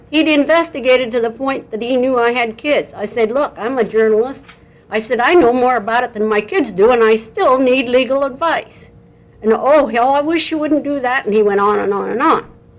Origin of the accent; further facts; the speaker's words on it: Grand Ronde, Oregon, United States; Right. I'm from Grand Ronde.